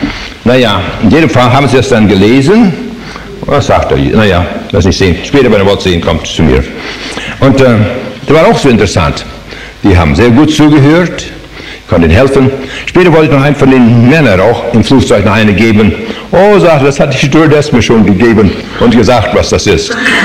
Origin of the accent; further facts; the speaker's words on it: Saskatchewan, Canada; bin Kanadier, auch schon 2. Generation Kanadier. Meine Großeltern sind mal von Russland ausgewandert. Und ich bin dann in Kanada, in Saskatchewan. Das sind Name, ein Indianername in der Provinz. Und dann bin ich dann aufgewachsen auf dem Farm